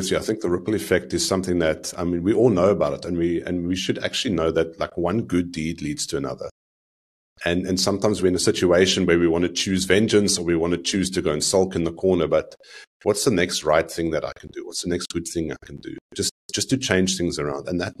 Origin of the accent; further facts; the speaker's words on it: South Africa; still sees the value in being a South African, championing what South Africans are about